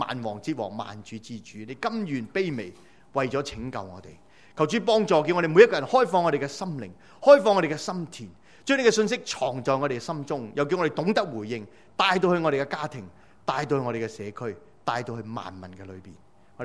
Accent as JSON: {"language": "Cantonese", "town": "Zhongshan", "region": "Guangdong", "country": "China", "said": "因为我系中山人嚟"}